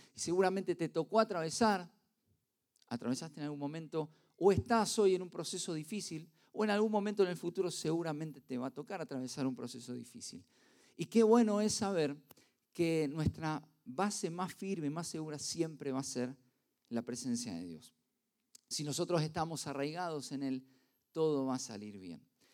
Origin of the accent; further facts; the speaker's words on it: Avellaneda, Buenos Aires Province, Argentina; Nosotros somos de Avellaneda, no sé si alguno conoce, más precisamente de Villa Domínico.